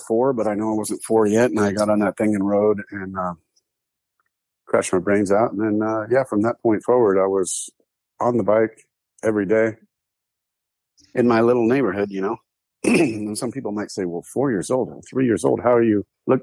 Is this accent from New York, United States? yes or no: no; Santa Ana, California, United States; Yeah, I was born and raised in Santa Ana, right. I mean, Santa Ana is a kind of a bigger city, but it was like right on the border of like Santa Ana, Garden Grove, Westminster, that area.